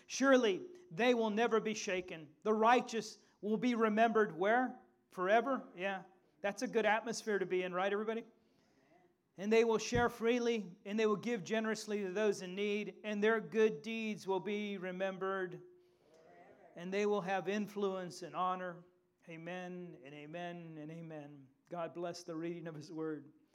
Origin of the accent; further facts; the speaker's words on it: San Antonio, Texas, United States; born there; I was born in America. I was born a Texan.